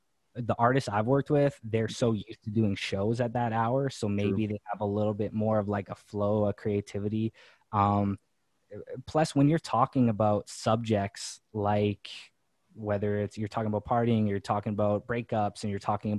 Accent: Manitoba, Canada; They don't know I'm from Manitoba.

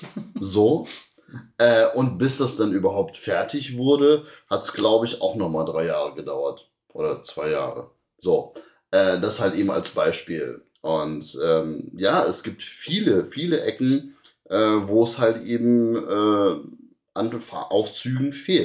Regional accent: Cologne, North Rhine-Westphalia, Germany; ich komme aus Kalk

